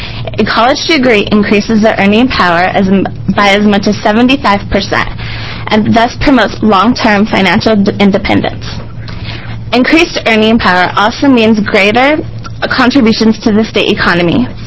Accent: Ontario, Oregon, United States; I'm originally from Ontario, Oregon, and currently a student at the University of Oregon.

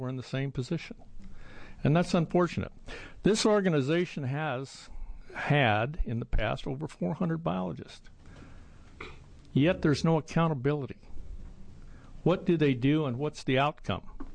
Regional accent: Oregon, United States; I've been very critical of this department because I grew up in Oregon. I've been hunting since I was just a young fellow.

